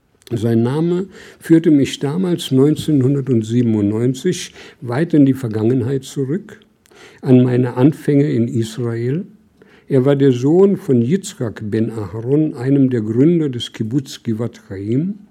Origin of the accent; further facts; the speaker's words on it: Berlin, Germany; Ich bin im Nachkriegs-Berlin aufgewachsen